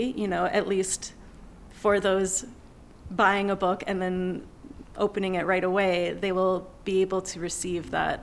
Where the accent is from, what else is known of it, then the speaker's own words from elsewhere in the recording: Wisconsin, United States; I grew up in the Midwest. When I get back and I get to like feel the grass in my hands in Wisconsin, it really, really makes me emotional.